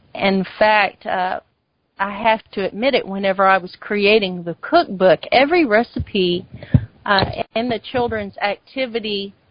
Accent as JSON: {"language": "English", "region": "Texas", "country": "United States", "tie": "born or raised there", "accent": "Texas", "said": "I guess you can tell by my accent, I am a native Texas girl."}